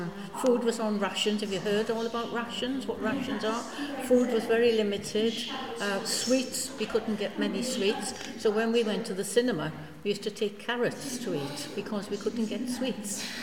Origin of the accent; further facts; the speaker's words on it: Wales, United Kingdom; But the main one is I lived in a small mining village. You can probably tell I'm from South Wales, can you? Yeah, I lived in a small mining village.